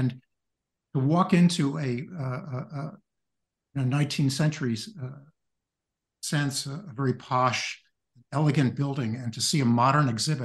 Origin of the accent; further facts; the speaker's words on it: New York City, New York, United States; I grew up in New York City, not far from the Metropolitan Museum of Art